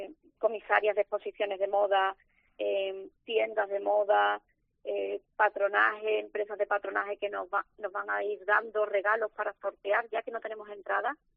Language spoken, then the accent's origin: Spanish; Seville, Andalusia, Spain; somos de Triana, mi madre era de Triana